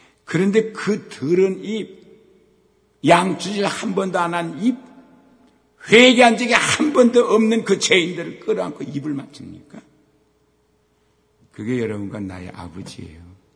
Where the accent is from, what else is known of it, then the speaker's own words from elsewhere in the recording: South Korea; 저도 듣기 좋아요. 내가 한국 사람이니까.